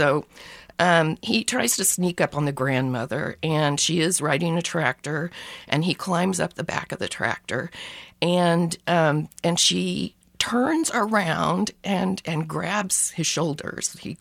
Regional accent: Bartlesville, Oklahoma, United States; I grew up in Bartlesville, Oklahoma. There were no dense forests there.

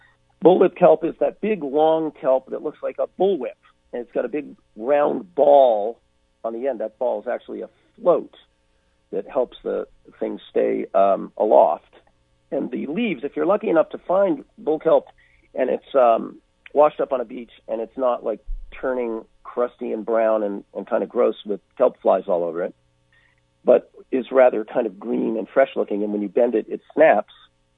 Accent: New York City, New York, United States; I grew up in New York City, okay? I grew up in West Village.

